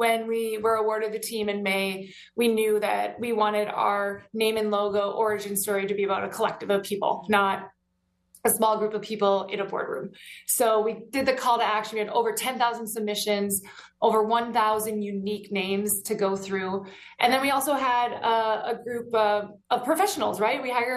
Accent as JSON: {"language": "English", "country": "United States", "tie": "born or raised there", "moved": "as an adult", "lives_now": "Toronto, California, United States", "said": "I'm not from here. I grew up in the States. I moved here in 2013, like I said, and I call it home. I became a Canadian citizen."}